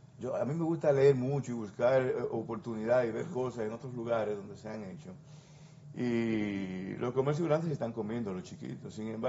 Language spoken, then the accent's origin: Spanish; Cibao, Dominican Republic; Nosotros hablamos de Santo Domingo, lo que somos del Cibao